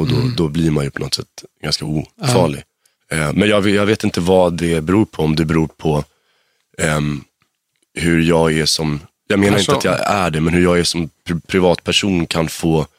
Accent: Stockholm, Stockholm County, Sweden; Vasastan. Odenplan.

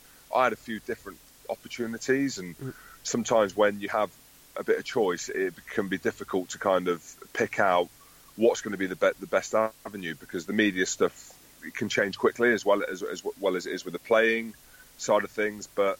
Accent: Scotland, United Kingdom; And, you know, Goody being English and me saying that I'm Scottish.

